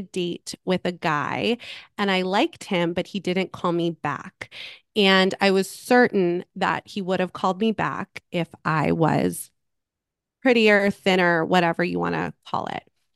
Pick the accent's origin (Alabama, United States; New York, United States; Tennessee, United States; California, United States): California, United States; Malibu; I grew up in Los Angeles, California. I grew up in a beach community in Malibu, and things were great.